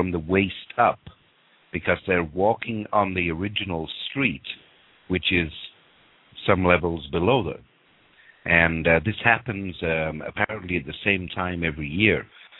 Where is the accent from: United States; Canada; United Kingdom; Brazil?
United Kingdom; York, Yorkshire and the Humber; But I grew up in Northern England, and there's a city there called York, which is an old Roman fort.